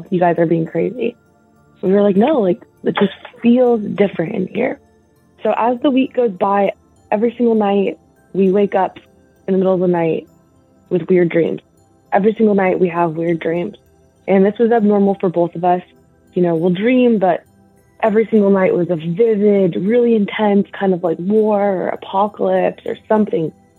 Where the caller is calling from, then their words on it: Washington, United States; I'm calling from Washington.